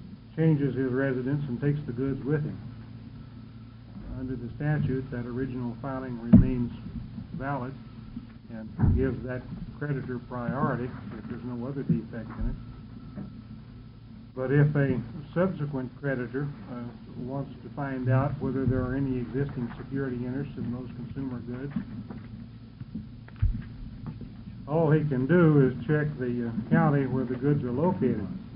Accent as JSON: {"language": "English", "town": "Eugene", "region": "Oregon", "country": "United States", "said": "I'm a lawyer from Eugene"}